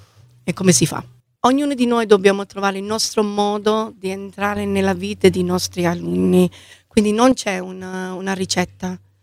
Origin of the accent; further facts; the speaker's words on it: United States; first language en; Italian is a second language; now in Italy; Poi la differenza tra America, perché sono americana, non sono inglese